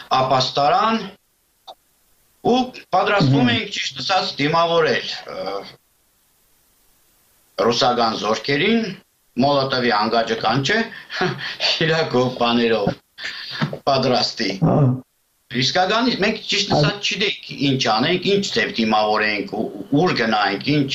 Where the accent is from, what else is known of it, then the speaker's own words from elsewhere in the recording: Artik, Shirak, Armenia; moved away as an adult; now in Kyiv, Ukraine; ես ծնվել եմ Հայաստանի Արտիկ քաղաքում, ուսում, դպրոց, ամեն ինչ Արտիկում, հետո եկել եմ Կիև